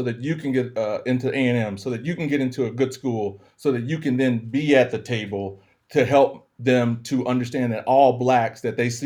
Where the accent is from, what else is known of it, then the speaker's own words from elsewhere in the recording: the South, United States; accent: Southern; or even having to change my Southern accent a little bit more.